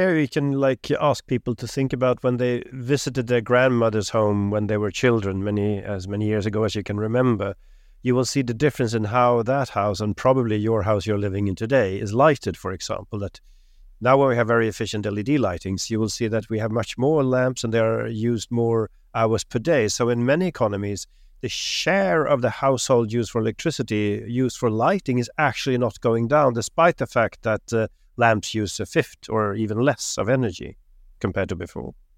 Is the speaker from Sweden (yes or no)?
yes; Sweden; my home country, Sweden.